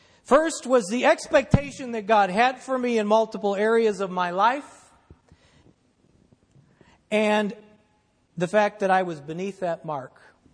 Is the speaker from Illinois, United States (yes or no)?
yes; Wheaton, Illinois, United States; I was raised in Wheaton here.